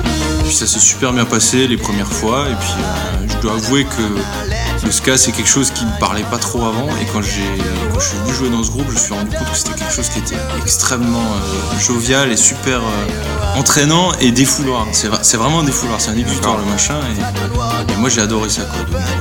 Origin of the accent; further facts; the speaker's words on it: Grand Est, France; accent: Alsatian; moi, je viens d'un petit patelin, dans une vallée un peu reculée dans les Vosges.